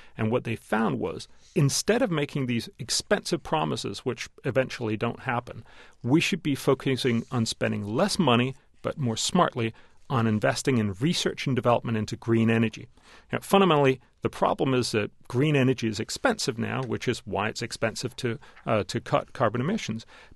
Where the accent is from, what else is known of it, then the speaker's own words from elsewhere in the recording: Copenhagen, Capital Region of Denmark, Denmark; English is a second language; And for instance, my hometown, Copenhagen, would probably not mind it getting a little warmer.